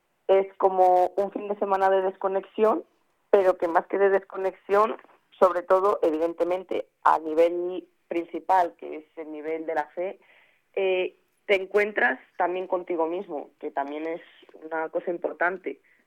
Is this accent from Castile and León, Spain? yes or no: yes; La Bañeza, Castile and León, Spain; aquí en mi ciudad natal, aquí en La Bañeza